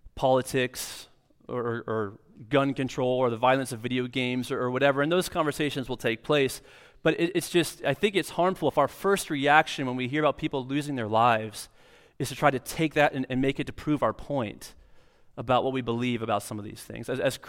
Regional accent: Dayton, Ohio, United States; And in Dayton, Ohio, you know, is kind of my hometown. I grew up in a suburb just south of Dayton.

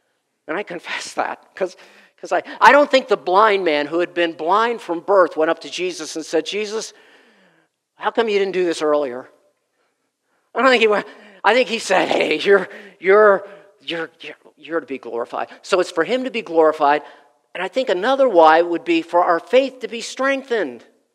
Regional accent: East Coast, United States; now in Indiana, United States; See, I grew up on the East Coast, kind of in a sort of a city thing. So I wasn't into farming, but now I live in Indiana.

